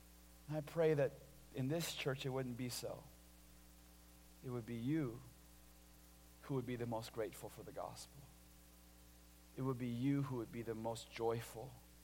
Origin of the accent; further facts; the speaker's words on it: California, United States; now in Naperville, United States; I grew up in California, but then I moved to a suburb of Chicago called Naperville.